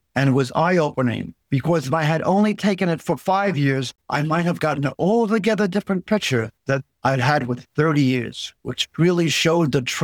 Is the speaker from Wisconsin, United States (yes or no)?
no; Long Island, New York, United States; accent: Long Island; Okay. I'm originally from Long Island. I still have my Long Island accent.